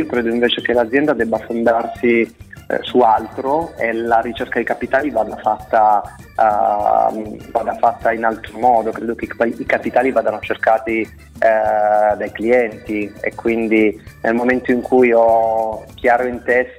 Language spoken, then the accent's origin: Italian; South Italy, Italy; Quando ho deciso di iniziare questo mio percorso e ripartire dalla mia terra di origine